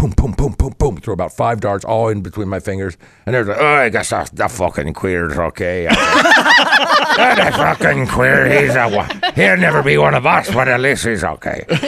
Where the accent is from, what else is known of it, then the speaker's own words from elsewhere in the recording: Ohio, United States; I'm like, well, fucking A, because I'm from Ohio, right?